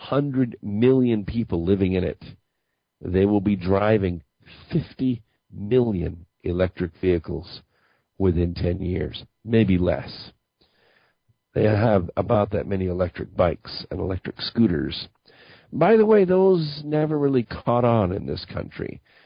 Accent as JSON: {"language": "English", "country": "United States", "said": "I do not feel that way as an American."}